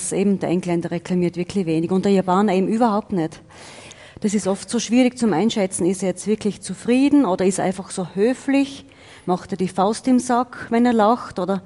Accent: Styria, Austria; accent: Styrian; now in Switzerland; Genau, also ich bin mit dem Dialekt von der Steiermark gekommen, habe also Schweizerdeutsch, Schweizerdeutsch nicht erlernt.

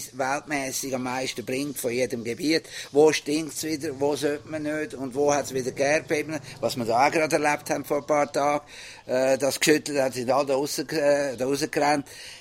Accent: Zurich, Switzerland; wir sind Zürcher gewesen, auch wenn es Wallis gewohnt hat, für mich war Zürich der Dings gewesen. Und Zürich habe ich in- und auswendig gehabt.

